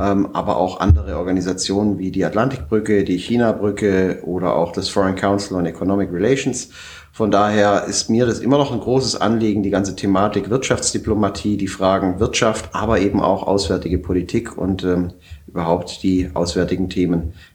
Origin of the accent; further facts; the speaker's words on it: Ulm, Baden-Württemberg, Germany; Ich komme aus dem Schwabenland. Ich bin aus Ulm.